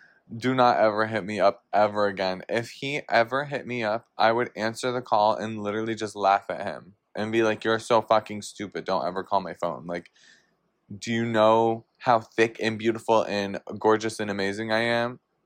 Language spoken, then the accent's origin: English; New York, United States; I'm from New York, so it's kind of a long haul.